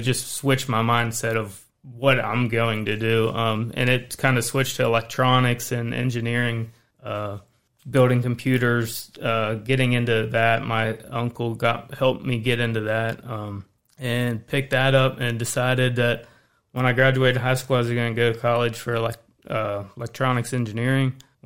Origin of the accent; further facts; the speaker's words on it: Maryland, United States; So I'm actually not from the area. I grew up in Western Maryland, out in the country.